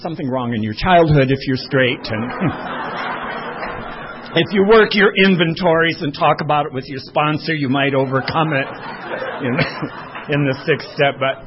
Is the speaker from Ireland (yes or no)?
yes; Ireland; But I'm, yes, I am Irish.